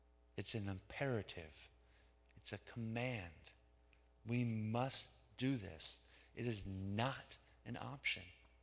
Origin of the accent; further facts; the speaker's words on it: United States; See, as an American, we need to let go of this so-called American dream.